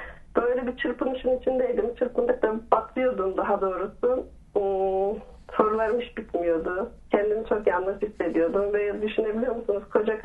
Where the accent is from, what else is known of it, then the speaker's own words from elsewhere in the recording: Sivas, Turkey; İşte 30 yıl önce Sivas'ta dünyaya gelmişim, köyde. 5 kardeşin ilkiyim, ablayım. Köyde yaşıyorduk, hayat çok zordu.